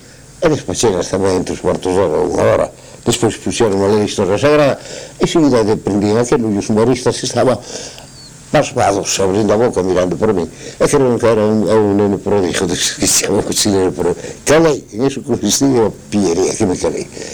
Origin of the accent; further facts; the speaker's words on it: Lugo, Galicia, Spain; born there; Ah, nacín en Lugo. Nacín en Lugo nunha casa que non hai